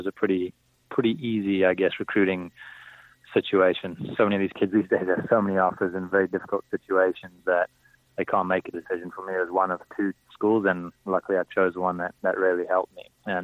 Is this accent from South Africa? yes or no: yes; South Africa; I was born in South Africa and raised there, so I became the number one junior at 16 and number one amateur at 17